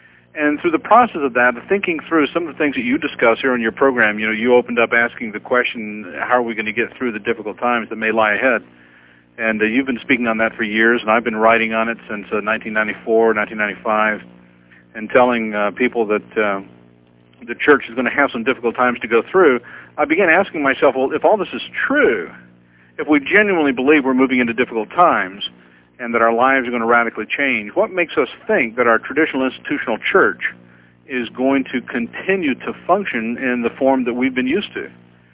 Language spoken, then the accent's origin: English; North Carolina, United States; I grew up in North Carolina, went to the University of North Carolina, Chapel Hill, graduated, went on staff with a group you may be familiar with down in Southern California